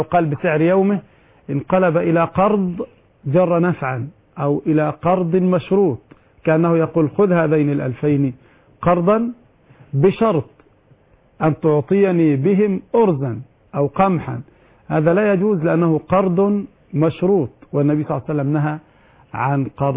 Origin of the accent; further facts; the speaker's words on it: Egypt; وهذا مشهور عندنا في مصر